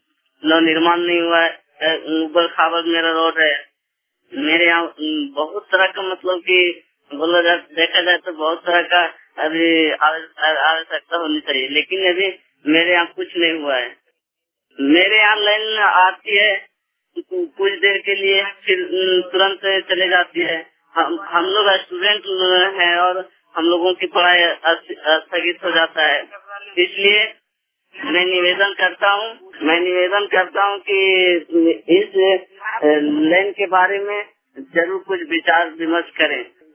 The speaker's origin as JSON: {"language": "Hindi", "region": "Jharkhand", "country": "India", "said": "मैं ग्राम खड़की पोस्ट खड़की गांव सजोत कराने वाला हूँ। थाना विष्णुगढ़ जिला हजारीबाग का निवासी हूँ।"}